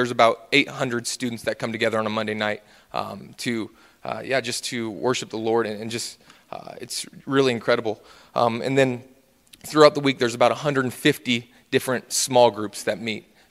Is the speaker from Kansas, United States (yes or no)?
yes; Winfield, Kansas, United States; now in Arkansas, United States; For the last 8 years, I've been living in Arkansas. I'm from Kansas originally. I grew up in Winfield, Kansas, which is just south of Wichita.